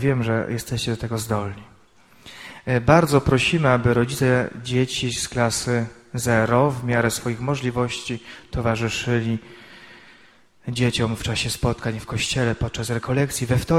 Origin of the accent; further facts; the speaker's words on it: Lesser Poland, Poland; now in Radom, Poland; Pochodzę z diecezji tarnowskiej, już zapomniałem po 10 latach pobytu w Radomiu